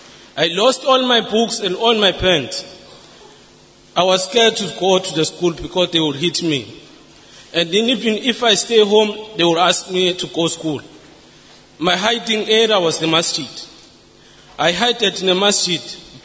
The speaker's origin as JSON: {"language": "English", "town": "Ingwavuma", "region": "KwaZulu-Natal", "country": "South Africa", "said": "I'm original from Ingwavuma. Ingwavuma, it's almost close to Swaziland. I can stand with half of my body South Africa, half of my body Swaziland."}